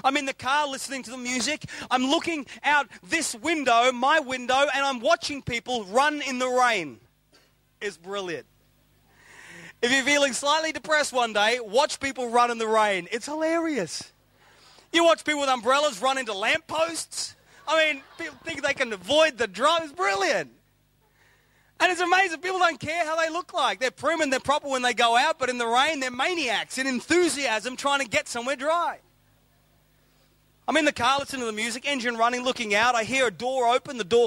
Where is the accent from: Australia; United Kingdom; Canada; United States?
Australia; My children automatically did what I did when I was a child growing up in Australia.